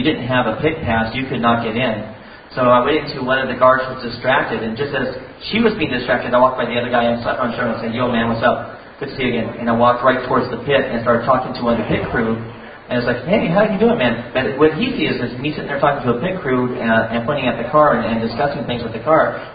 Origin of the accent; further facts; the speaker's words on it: California, United States; I'm actually from California. My first trip out here to New York.